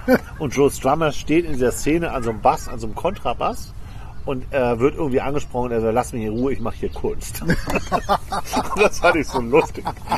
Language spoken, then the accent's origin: German; Hamburg, Germany; Und ich komme aus Altona in Hamburg und da gab es den Spritzenplatz, oder den gibt es auch immer noch.